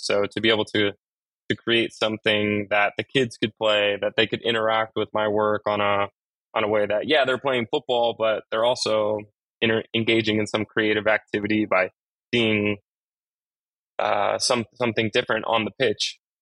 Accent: California, United States; I grew up in Southern California. In Southern California, the biggest industry out here, other than the entertainment, Hollywood, is surf skate.

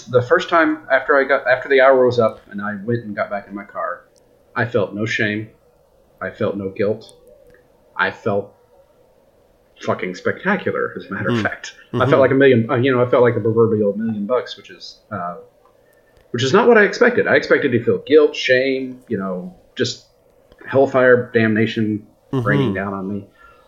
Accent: United States; now in Canada; I'm an American working in Canada. I'm only here for like 2 weeks.

